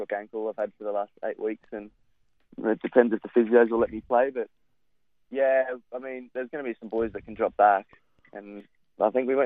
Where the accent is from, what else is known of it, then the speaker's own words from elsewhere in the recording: Queensland, Australia; now in Sydney, Australia; I'm a Queenslander, mate, so this cold Sydney breeze is